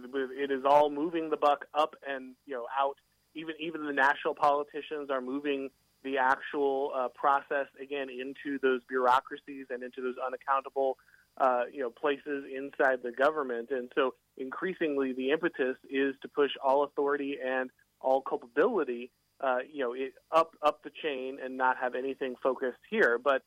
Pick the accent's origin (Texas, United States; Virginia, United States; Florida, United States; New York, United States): Florida, United States; And I think we're seeing that in places like my home state in Florida